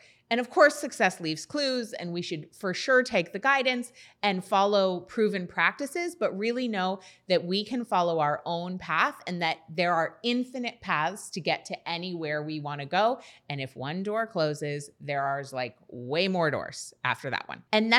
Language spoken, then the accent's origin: English; New England, United States; I come from New England, where we don't like celebrate standing out.